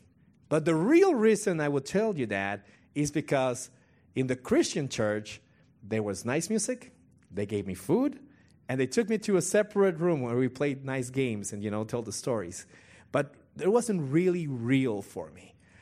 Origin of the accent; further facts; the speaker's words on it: Bogotá, Bogotá Capital District, Colombia; I was born in Bogota, Colombia. I'm from South America. I was born and raised there as a Catholic.